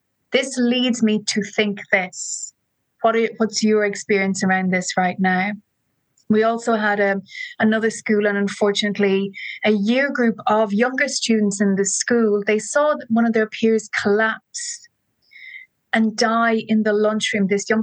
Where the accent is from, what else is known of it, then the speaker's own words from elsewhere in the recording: Ireland; growing up in Catholic Ireland